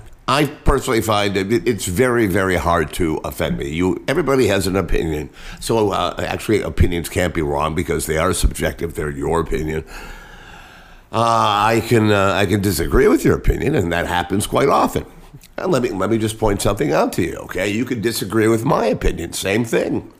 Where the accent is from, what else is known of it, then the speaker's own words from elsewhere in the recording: Cleveland, Ohio, United States; also born or lived in Wichita / Grand Rapids / Oklahoma City / Kansas City; I have lived in Wichita, Kansas, Grand Rapids, Michigan, Oklahoma City, Kansas City, back to my hometown of Cleveland, and now down here.